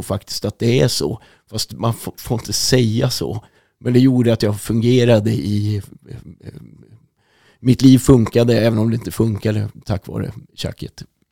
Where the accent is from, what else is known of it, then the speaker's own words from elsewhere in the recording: Luleå, Norrbotten County, Sweden; Vi är från Luleå från början